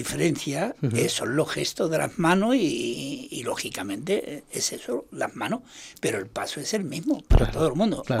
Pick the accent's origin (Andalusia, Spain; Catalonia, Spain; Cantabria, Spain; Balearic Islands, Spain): Andalusia, Spain; Seville; Yo soy de Triana, eso es.